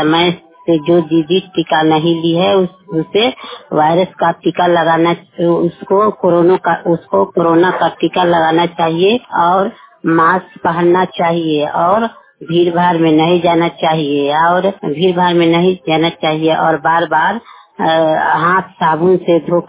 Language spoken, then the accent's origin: Hindi; Manpur, Bihar, India; हम दरियापुर प्रखंड के मानपुर के रहने वाली हूँ।